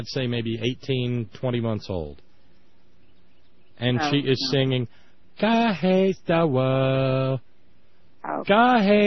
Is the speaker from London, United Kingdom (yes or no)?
no; Scotland, United Kingdom; No, you're a Scot, okay? You're a Scot. I'm a Scot.